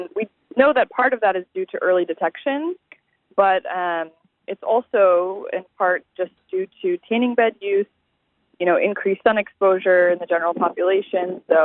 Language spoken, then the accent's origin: English; St. Louis, Missouri, United States; also born or lived in New York; now in Houston, United States; Well, I'm originally from St. Louis. Went to medical school there, and then I went to New York.